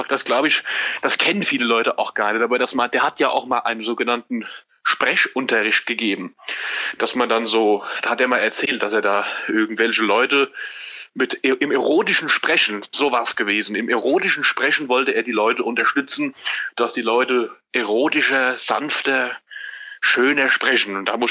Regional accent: Hesse, Germany; accent: Central Hessian

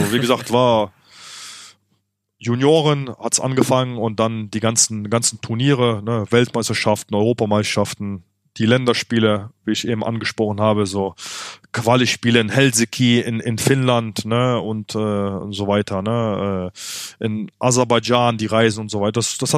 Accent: Germany; Ich bin in Deutschland groß geworden. Deutschland hat mir viel gegeben.

